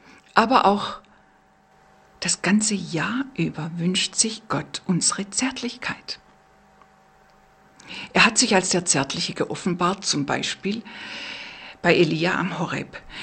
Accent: Baden-Württemberg, Germany; accent: Swabian; Wie Sie hören, bin ich ja Schwäbin.

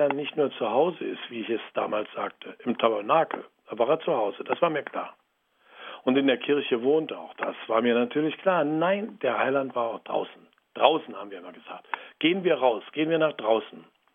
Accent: Berlin, Germany; Ich bin aufgewachsen in Berlin, in der Diaspora, in einer kleinen Gemeinde. Wir hatten eine Notkirche.

